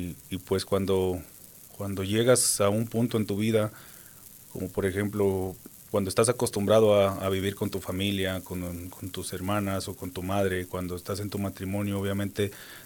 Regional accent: Guanajuato, Mexico; Yo soy de México, de Guanajuato. Llegué aquí en el año 2019.

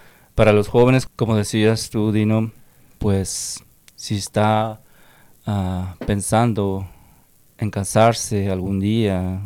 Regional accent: Peru; yo soy peruano, mi esposa es de México.

